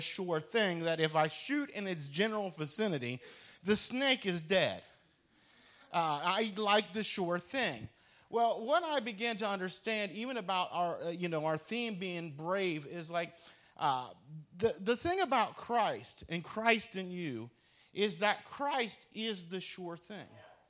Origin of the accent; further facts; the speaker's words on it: West Virginia, United States; we growing up in West Virginia, you have to take hunter safety course in order to hunt and handle firearms.